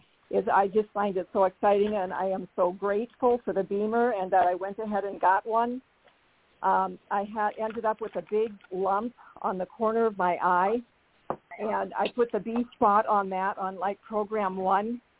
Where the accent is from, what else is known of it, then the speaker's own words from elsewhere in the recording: Nebraska, United States; I'm from Nebraska.